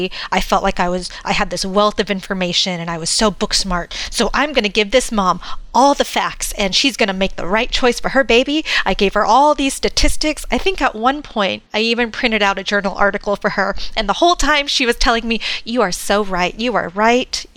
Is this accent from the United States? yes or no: yes; Houston, Texas, United States; now in California, United States; I am a Texas native, born and raised in Houston, but I live in California now, mostly because I love being in the mountains.